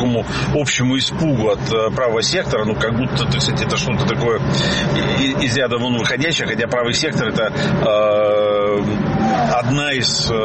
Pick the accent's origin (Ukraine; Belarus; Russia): Russia; moved away; когда я эмигрировал из России в 2014 году